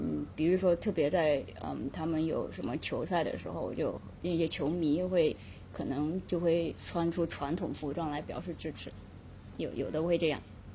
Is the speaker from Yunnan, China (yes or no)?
yes; Yunnan, China; 那我觉得就作为云南人的话，我们就是什么